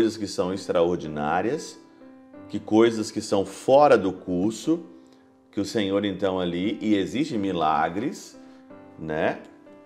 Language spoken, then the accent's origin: Portuguese; Brazil; Por que que no Brasil, por exemplo, que é a minha terra, por que que tem tantas pessoas passando fome?